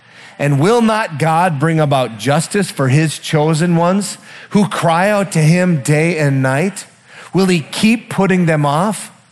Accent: Minnesota, United States; So I'm from the Iron Range, huh? I've met an Iron Ranger, some down here too

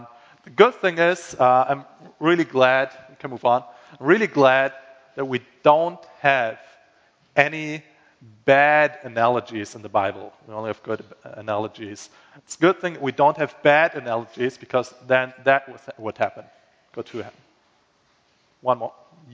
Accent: Germany; English is a second language; Yeah, I'm from Germany, came in August, last August, and I'll go back in 5 weeks, actually leave Minnesota in 3 weeks

